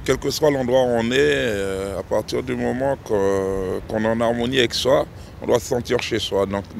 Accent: Martinique; now in France; Ouais, je suis de la Martinique.

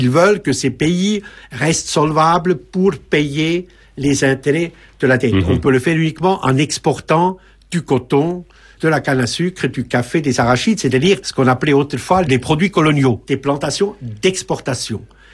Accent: Geneva, Switzerland; ou suisse aussi, je suis de Genève.

